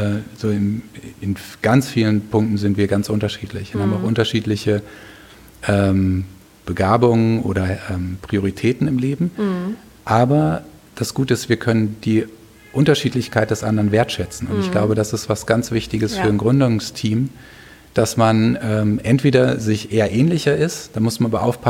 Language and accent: German; Falkenberg, Hesse, Germany; Nee, wir kommen aus Falkenberg. Ja, das ist doch hier bei Berlin. Nee, das nee, Falkenberg nee. In Hessen.